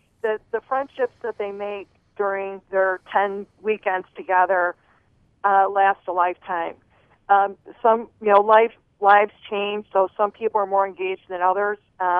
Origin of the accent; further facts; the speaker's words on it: Grand Rapids, Michigan, United States; I'm from Grand Rapids.